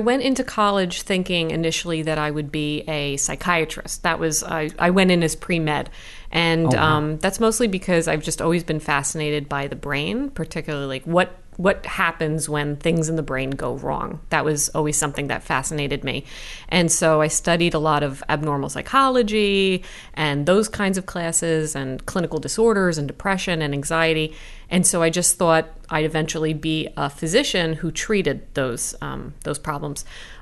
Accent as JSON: {"language": "English", "region": "New Jersey", "country": "United States", "tie": "born or raised there", "said": "Yes, absolutely. I'm from Jersey, born and raised."}